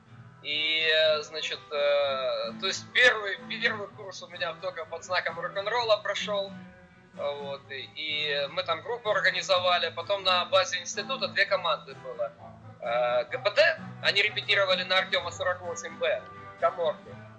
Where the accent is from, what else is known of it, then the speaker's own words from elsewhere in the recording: Kharkiv, Kharkiv Oblast, Ukraine; now in United States; Я харьковчанин, мы земляки.